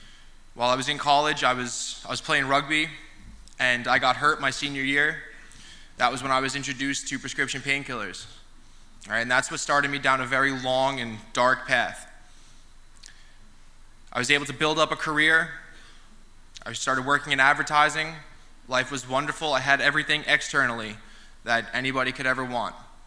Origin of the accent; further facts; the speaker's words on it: Brooklyn, New York, United States; I'm 27 years old. I'm from Brooklyn, New York.